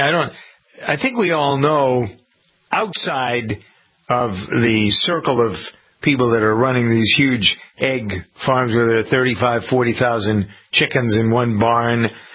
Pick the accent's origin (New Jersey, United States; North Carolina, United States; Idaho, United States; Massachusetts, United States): Massachusetts, United States; I noticed in my home state of Massachusetts this past week